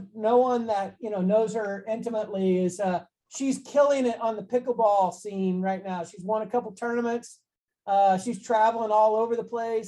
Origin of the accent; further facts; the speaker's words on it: Bloomington, Indiana, United States; Yeah, I grew up in Bloomington, Indiana, home of Indiana University. So I grew up right there in Hoosier country.